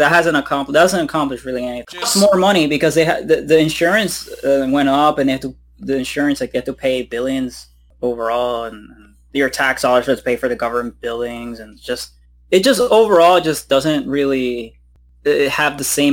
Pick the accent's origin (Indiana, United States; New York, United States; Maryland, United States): New York, United States; Brooklyn; Oh, no, I'm not from, I'm from Brooklyn.